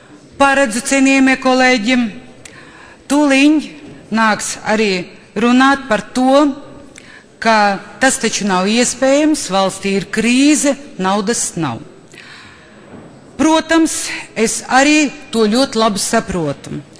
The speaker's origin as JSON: {"language": "Latvian", "region": "Latgale", "country": "Latvia", "tie": "born or raised there", "said": "no Latgales manas dzimtās zemes no mana dzimtā reģiona ir pazudusi piektā daļa iedzīvotāja"}